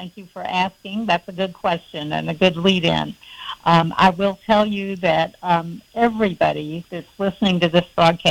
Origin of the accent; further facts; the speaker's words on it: Florida, United States; But I was from Duval County